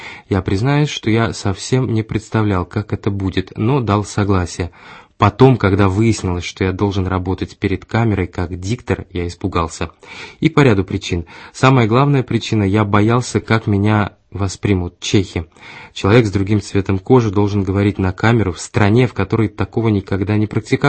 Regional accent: Prague, Czechia; дома говорил по-чешски. Большинство моих друзей говорит по-чешски, хотя у меня много друзей со всего мира. Я коренной пражанин.

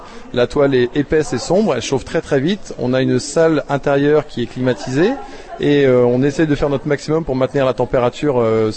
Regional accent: Brittany, France; On vient depuis la Bretagne, donc l'ouest complet de la France.

